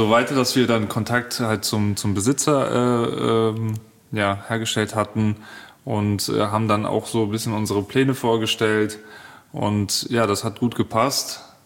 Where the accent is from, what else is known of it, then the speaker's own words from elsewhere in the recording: Niederbiber, Rhineland-Palatinate, Germany; wir kommen selber hier aus Niederbiber